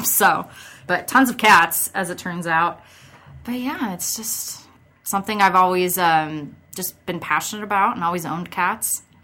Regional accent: Gretna, Nebraska, United States; I grew up out in Gretna on a farm.

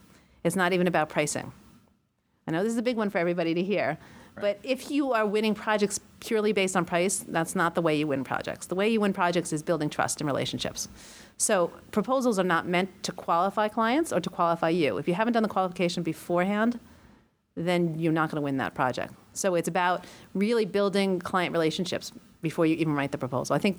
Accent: New York, United States; I am brutally honest. I'm a New Yorker.

